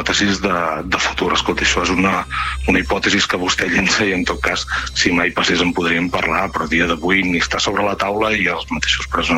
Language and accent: Catalan; Palamós, Catalonia, Spain; jo soc de Palamós i no penso renunciar a una oportunitat com aquesta pel meu poble